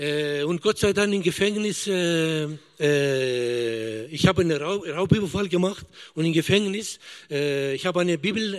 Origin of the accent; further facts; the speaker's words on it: Leonberg, Baden-Württemberg, Germany; born there; ich bin in Deutschland geboren, in Leonberg.